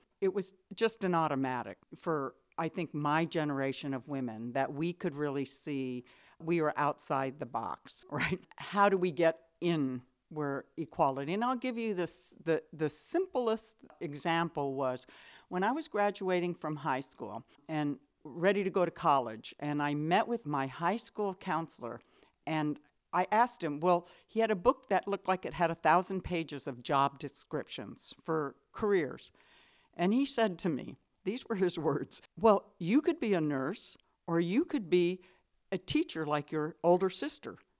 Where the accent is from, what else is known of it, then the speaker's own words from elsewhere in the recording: Pasadena, California, United States; now in Albion, United States; I was born in Southern California, in Pasadena, and that year was 1951.